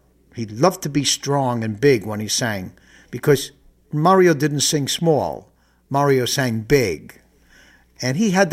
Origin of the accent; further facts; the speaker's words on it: Brooklyn, New York, United States; I'm from Brooklyn, New York. He's from South Philadelphia. We sort of spoke the same language.